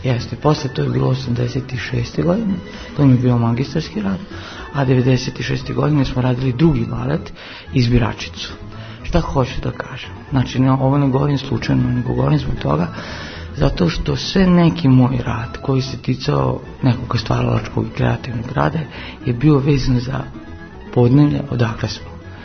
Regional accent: Novi Sad, Vojvodina, Serbia; Ja sam imao sreću da je otvorila se akademija kod nas u Novom Sadu, 75. ja sam druga generacija, 76. i da sam završio kompoziciju kod njega i posle sam magistrirao kompoziciju.

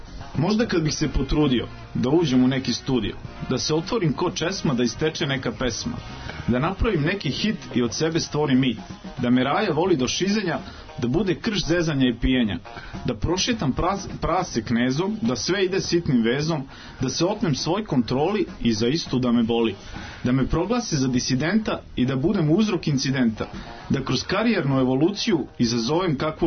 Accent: Kotor, Kotor Municipality, Montenegro; ja sam odrastao u Kotoru, mislim, tako da... znamo se iz tog terena, mislim, znamo okruženje.

